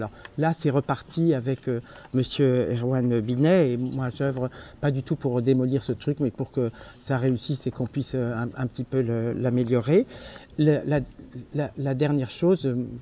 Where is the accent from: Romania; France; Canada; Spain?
France; Paris, Île-de-France; parce que je suis une Parisienne non-parisianiste